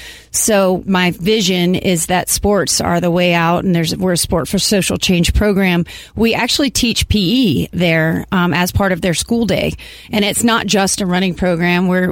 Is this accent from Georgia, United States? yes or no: no; Memphis, Tennessee, United States; So I grew up in Memphis, Tennessee